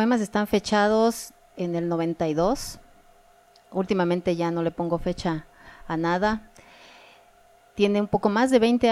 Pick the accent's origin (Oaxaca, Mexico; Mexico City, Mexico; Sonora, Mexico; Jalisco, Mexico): Mexico City, Mexico; born there; nací accidentalmente en la Ciudad de México, pero toda mi familia es comiteca, en el año de 1978, soy acuario, sí, ya tengo 40 años.